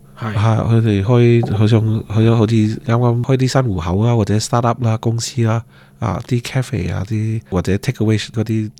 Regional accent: Hong Kong; Obviously， 我哋講香港話啦。

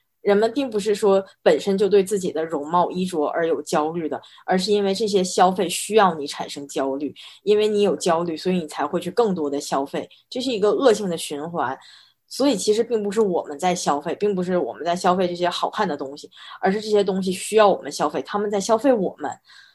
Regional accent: Shenyang, Liaoning, China; 我来自于中国沈阳

